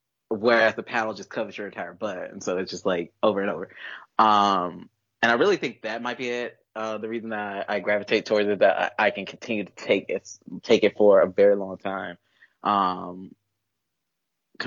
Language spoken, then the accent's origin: English; the South, United States; But I grew up in the South. And in the South, coaches were allowed to paddle you, and that happened to me.